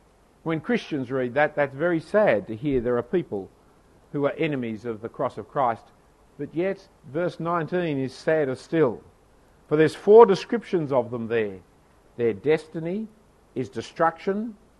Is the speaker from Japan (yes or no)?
no; Australia; I'm an Australian. Born of the fifth generation of Australians, raised in the country, educated in the city, living in the eastern suburbs.